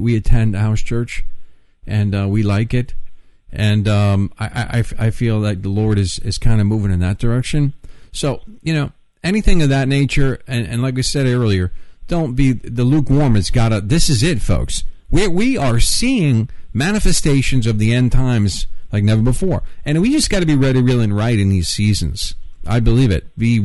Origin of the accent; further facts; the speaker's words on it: New York, United States; Got to remember I'm from New York.